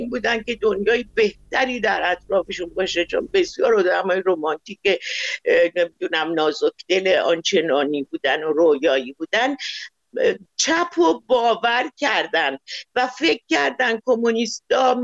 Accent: Iran; میدونن من ایرانیم

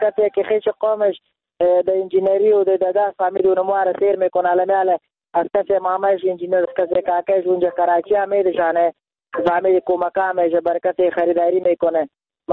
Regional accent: Afghanistan; ما خودم افغان هستم،

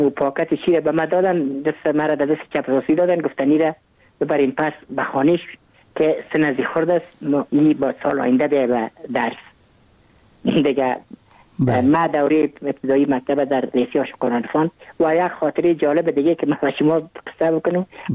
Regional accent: Kabul, Afghanistan; born there; من متولد کابل هستم و کابل هستم، در نای اول کابل تولد شدیم.

